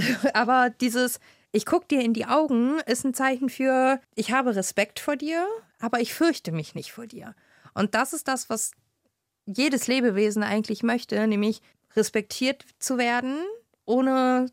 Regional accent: Virginia, United States; Wir kommen aus den Südstaaten, aus Virginia, haben da ein kleines Haus.

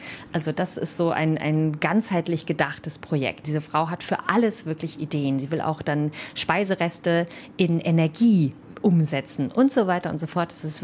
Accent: Rhineland, Germany; So wie wir das oft tun, gerade als Rheinländer.

